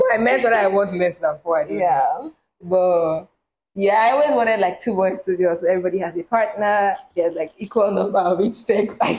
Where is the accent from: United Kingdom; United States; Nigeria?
Nigeria; today we're going to be talking about marriage expectations as a Nigerian woman, I guess.